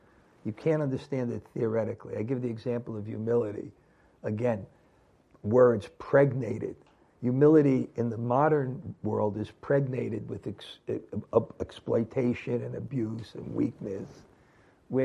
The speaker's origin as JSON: {"language": "English", "town": "Brooklyn", "region": "New York", "country": "United States", "tie": "born or raised there", "said": "Growing up in Brooklyn, I never saw a cow."}